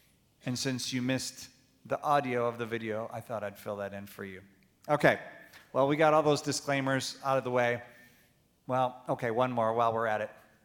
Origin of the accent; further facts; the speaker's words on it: Ann Arbor, Michigan, United States; Some of you know I'm from Ann Arbor.